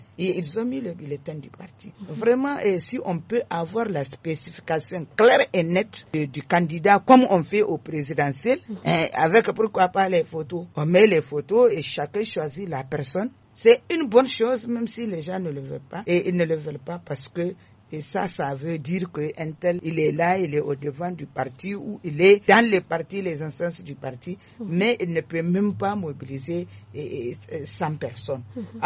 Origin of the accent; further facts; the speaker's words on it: Niamey, Niger; pour nous, nous sommes de Niamey, c'est clair et net, ce sont les quartiers.